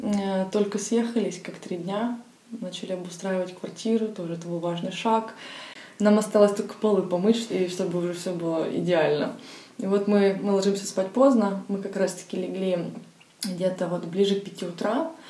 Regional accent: Odesa, Odesa Oblast, Ukraine; also born or lived in Syria; Всю жизнь проживаю в Одессе, но родом я из Сирии.

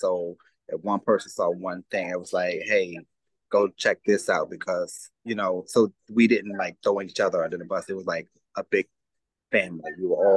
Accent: Maryland, United States; also born or lived in Washington, D.C.; DC proper, yep. Raised in DC, born at Howard University Hospital.

